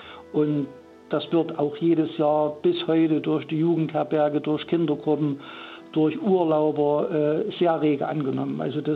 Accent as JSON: {"language": "German", "town": "Dittersdorf", "country": "Germany", "lives_now": "Plotten, Germany", "said": "Nee, ich stamme eigentlich aus Dittersdorf. Das ist 3,5 Kilometer entfernt. Und mich hat die Liebe nach Plotten verschlagen."}